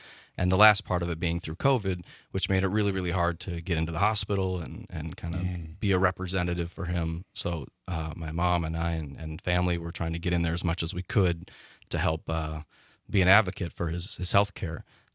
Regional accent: Mineral Point, Wisconsin, United States; We had a show at the Mineral Point Opera House in my hometown, Mineral Point.

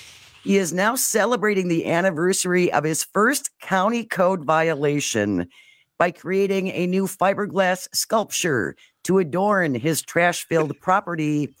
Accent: United States; I'm an American. You can tell.

